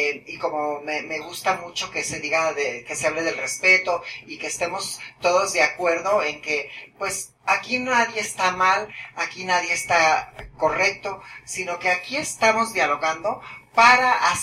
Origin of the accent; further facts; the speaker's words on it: Mexico; moved away; en el 79 me fui de México. Me fui de México porque a todas mis amiguitas las rapaban y las encerraban por 15 días en la cárcel